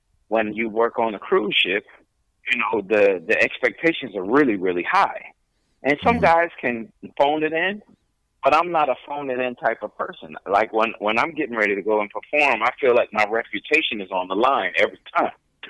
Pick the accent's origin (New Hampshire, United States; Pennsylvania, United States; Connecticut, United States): Pennsylvania, United States; Philadelphia; I was from North Philly, and the whole idea was that the characters in my play were gonna be the village that raised me.